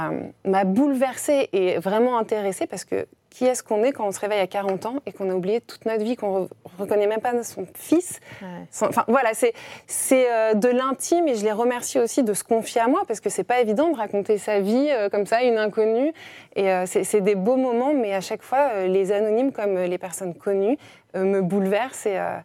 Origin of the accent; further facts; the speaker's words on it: Grenoble, Auvergne-Rhône-Alpes, France; Stanislas Guzman aime dire que je suis née dans la cuvette.